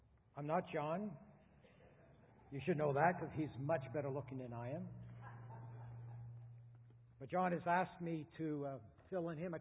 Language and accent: English; Canada; moved away as an adult; now in New Zealand; my wife and I, Jeannie and I, we came from Canada 9 years ago. Before that, 25 years serving churches in Canada. Hence, I don't talk like you or like a Kiwi.